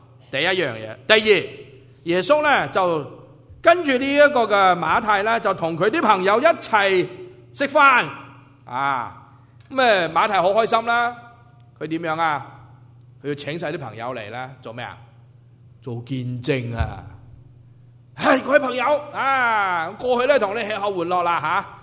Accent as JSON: {"language": "Cantonese", "country": "China", "said": "我说是啊，我是中国人啊"}